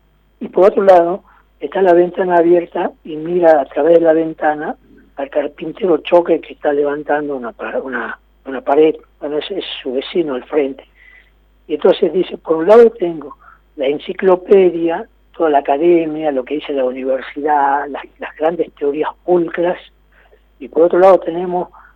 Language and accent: Spanish; Puesto del Marqués, Jujuy, Argentina; born there; Argentina, un poco la partecita de Argentina. Yo nací en Puesto del Marqués.